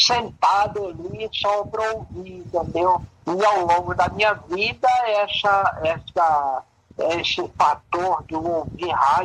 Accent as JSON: {"language": "Portuguese", "region": "Minas Gerais", "country": "Brazil", "tie": "born or raised there", "said": "eu sou originário do Brasil, norte de Minas, e há 75 anos eu vivi na fazenda."}